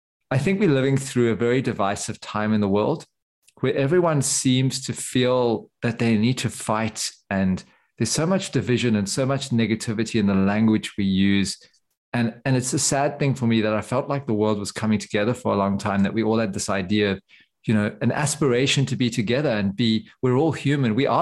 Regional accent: South Africa; I grew up in South Africa, you know, guns are a big thing, almost as big as the States, I guess.

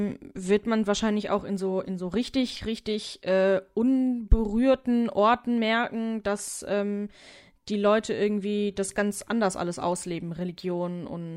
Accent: Duisburg, North Rhine-Westphalia, Germany; woher kommst du? Und ich so, ja, aus Duisburg. Und dann kam halt, ja, und wo kommen deine Eltern? Her, ne? Ende Uhr. Und ich so, ja, Jalpanem, Jaffna

